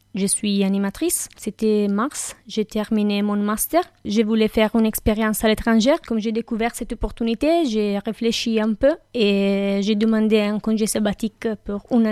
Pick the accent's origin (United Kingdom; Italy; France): Italy; French is a second language; je viens d'Italie et j'ai 27 ans.